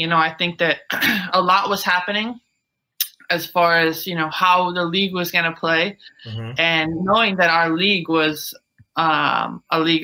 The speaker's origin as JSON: {"language": "English", "town": "Syracuse", "region": "New York", "country": "United States", "said": "For me, I'm from Syracuse, so Rochester's 2 hours away."}